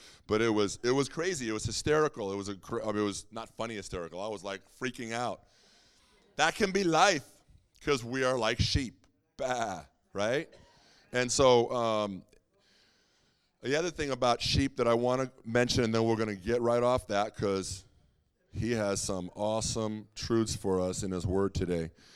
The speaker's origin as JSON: {"language": "English", "region": "California", "country": "United States", "said": "I went to college in Oklahoma for about 6 years. I'm from Southern California, but I went out there"}